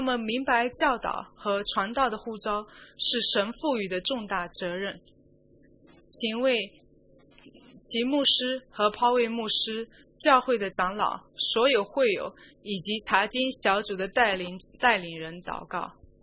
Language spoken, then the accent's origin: Chinese; Singapore; 我来自新加坡，那里没有牧羊场。我第一次来澳大利亚时